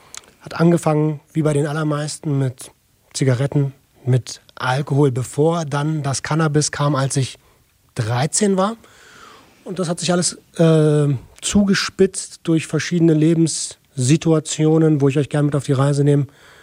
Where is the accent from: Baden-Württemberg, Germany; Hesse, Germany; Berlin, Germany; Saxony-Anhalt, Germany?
Berlin, Germany; Ich komme aus Berlin. Habe als Jugendlicher relativ perspektivlos gelebt